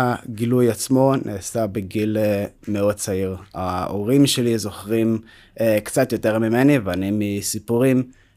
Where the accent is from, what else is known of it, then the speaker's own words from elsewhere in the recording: Be'er Tuvia, Southern District, Israel; אז אני גדלתי במושב בדרום, במועצה האזורית באר טוביה.